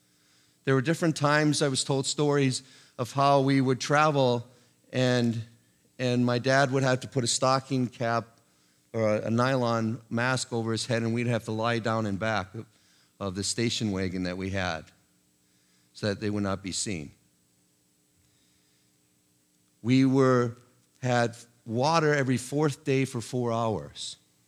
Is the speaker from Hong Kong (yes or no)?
yes; Hong Kong; In the 1960s, I was growing up in Hong Kong.